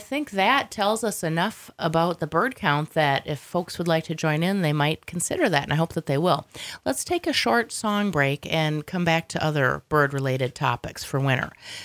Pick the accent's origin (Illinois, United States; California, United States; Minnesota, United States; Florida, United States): Minnesota, United States; growing up in Minnesota, I lived on a lake